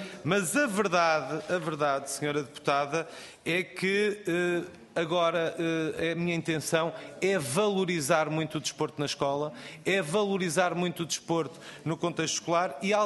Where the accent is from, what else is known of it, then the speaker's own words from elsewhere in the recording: Viseu, Portugal; eu, não sendo das ilhas, sou de Viseu